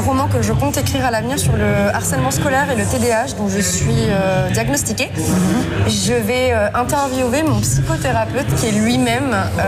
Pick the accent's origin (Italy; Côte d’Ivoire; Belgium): Belgium; now in France; Je viens de Belgique.